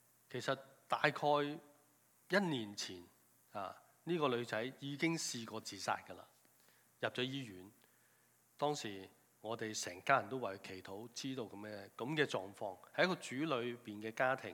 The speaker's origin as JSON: {"language": "Chinese", "country": "China", "said": "我们中国人经常都勉励自己，年年过，年年难过，年年都过"}